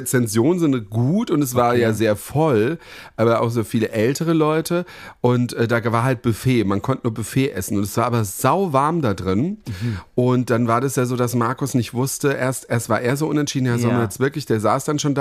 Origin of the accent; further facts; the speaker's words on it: Berlin, Germany; ich als Berliner, der ja sehr viele große Events hier kennt